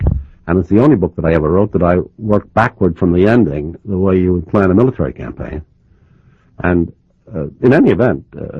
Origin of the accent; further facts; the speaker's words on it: New York, United States; So I'm the just deep dyed in the wool New Yorker. I grew up on Washington Heights in New York, and my father was a lawyer here, and I went to DeWitt Clinton High School, and I can do about 9 of the 14 New York dialects